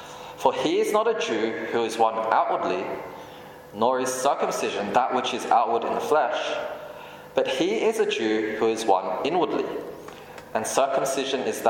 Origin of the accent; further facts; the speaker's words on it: Australia; I'm from Australia. I was born there, I was raised there. And of course, my parents are from Hong Kong and I'm ethnically Chinese.